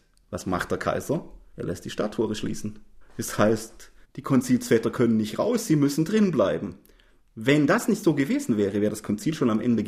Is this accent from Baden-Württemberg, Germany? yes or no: yes; Baden-Württemberg, Germany; So als Schwabe finde ich das natürlich ganz großartig